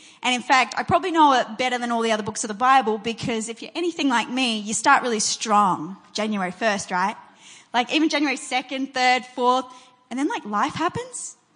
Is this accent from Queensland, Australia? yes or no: no; Sydney, New South Wales, Australia; that I grew up in Sydney